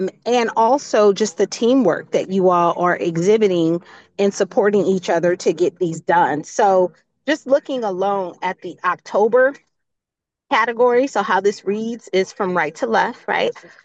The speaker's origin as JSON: {"language": "English", "region": "Missouri", "country": "United States", "tie": "born or raised there", "said": "So I wanna cheer loud and proud from Missouri, my hometown"}